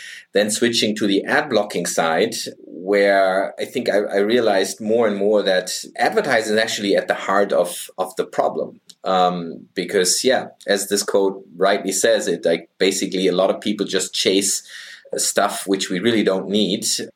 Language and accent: English; Freiburg, Baden-Württemberg, Germany; I was brought up in Freiburg. It's my hometown.